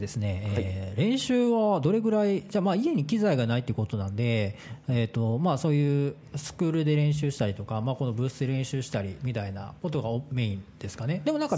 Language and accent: Japanese; Osaka, Japan; 僕も大阪やったんで